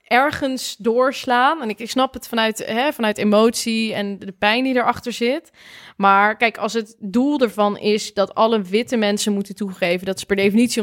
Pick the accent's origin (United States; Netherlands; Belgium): Netherlands